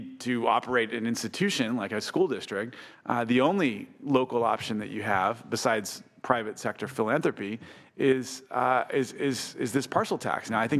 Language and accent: English; Santa Monica, California, United States; I came to the Senate as a former member of the school board in my hometown in Santa Monica and Malibu.